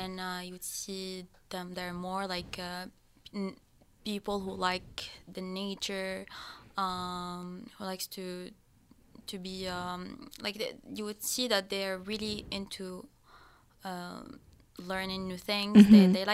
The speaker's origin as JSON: {"language": "English", "town": "Annaba", "region": "Annaba Province", "country": "Algeria", "second_language": "English", "said": "I'm from the east. I'm from Annaba, which is an eastern city in Algeria. Mm-hmm. It's near Tunisia, far from it, like 1 hour."}